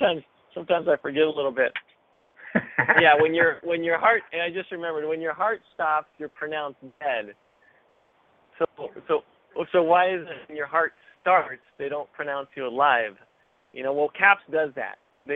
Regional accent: United States; first language es; English is a second language; My parents are from Mexico, so my first language is Spanish. My family came here, I'm a first-generation American.

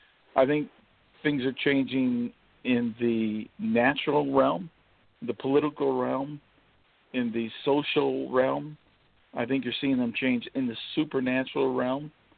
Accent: California, United States; now in Kentucky, United States; And I'm from California. I live in Kentucky now, thank goodness, but, you know, I have family in California.

